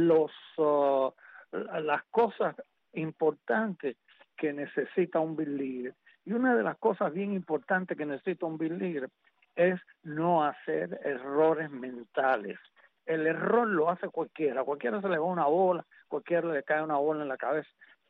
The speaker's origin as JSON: {"language": "Spanish", "town": "San Nicolás de Bari", "region": "Mayabeque", "country": "Cuba", "tie": "born there", "said": "Yo nací en San Nicolás de Bari."}